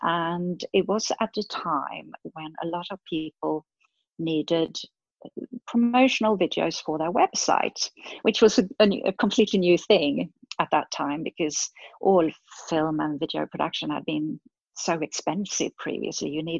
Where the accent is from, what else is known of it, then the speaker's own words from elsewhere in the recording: Sweden; moved away as an adult; I was born in Sweden, and I've lived almost half of my life abroad now